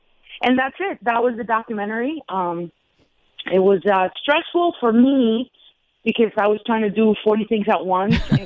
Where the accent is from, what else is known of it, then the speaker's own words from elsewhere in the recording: Sonora, Mexico; first language es; the Spanish one, because to teach my people, people from Sonora, you know, we are a border town, and people have no clue how many people from Sonora and Sinaloa come here